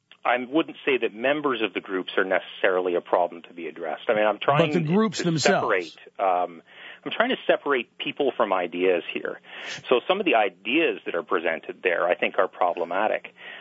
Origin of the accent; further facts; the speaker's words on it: Canada; speaking from my perspective as a Canadian